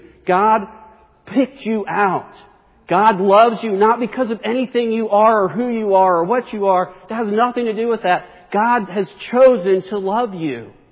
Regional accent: New Jersey, United States; I grew up in New Jersey, and we always said, "You guys."

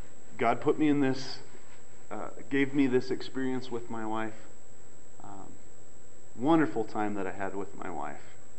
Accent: Colorado, United States; I'm from Boulder County. Mother Earth is worshipped a lot in Boulder County.

